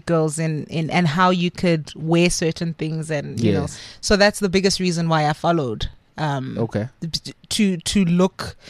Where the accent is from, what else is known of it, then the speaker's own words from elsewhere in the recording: South Africa; I'm South African.